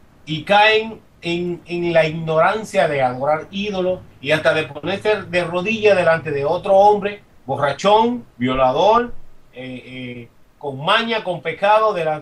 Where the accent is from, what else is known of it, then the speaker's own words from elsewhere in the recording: Dominican Republic; cuando yo era católico, que me crié en el catolicismo en República Dominicana con mi padre, que son católicos